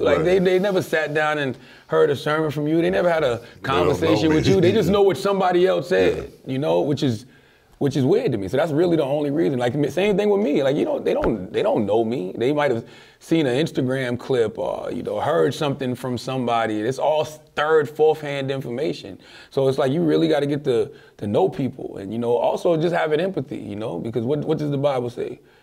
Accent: Moncks Corner, South Carolina, United States; I'm from Monk's Corner, South Carolina. I've been doing radio 20 years.

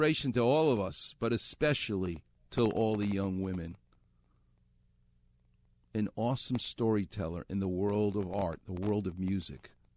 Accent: Far Rockaway, New York, United States; I'm from Far Rockaway, which is Queens.

